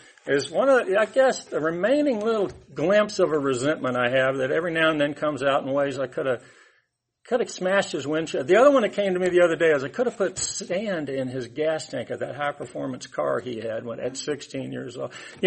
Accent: Atlanta, Georgia, United States; I was born in 1955, so I'm coming up on 66 years old this next month. And I grew up in Atlanta. I was in East Point down there.

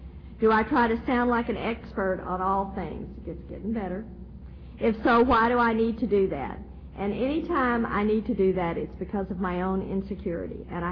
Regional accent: Southern United States, United States; I'm a Southerner, we wash.

